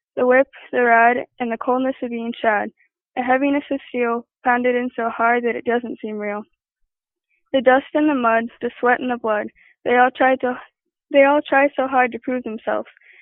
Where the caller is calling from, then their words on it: Wisconsin, United States; I'm calling from Wisconsin.